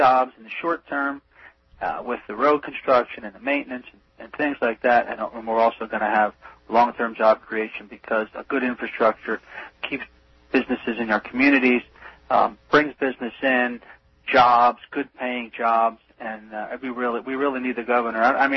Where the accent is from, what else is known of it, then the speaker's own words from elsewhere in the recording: Pennsylvania, United States; I'm from Berks County in Pennsylvania. I'm from Berks County, PA